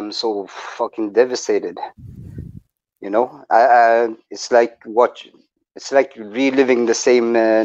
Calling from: Norway; I'm calling from Norway, man.

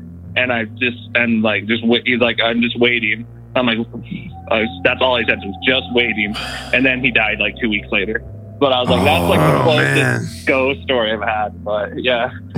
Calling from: Utah, United States; from Central Utah.

